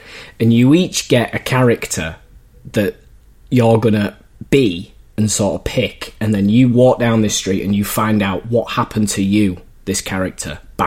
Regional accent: Leeds, Yorkshire and the Humber, United Kingdom; I went over to Leeds, my hometown, and I went to the Fackley Medical Museum in Leeds.

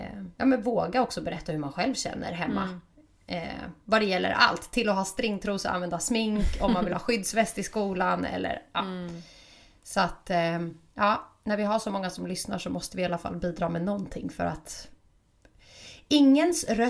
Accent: Sweden; born there; vi är födda i Sverige

